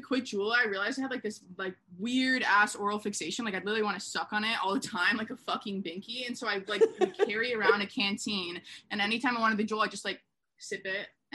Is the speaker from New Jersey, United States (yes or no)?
no; Chapel Hill, North Carolina, United States; I grew up in Chapel Hill, like where UNC is.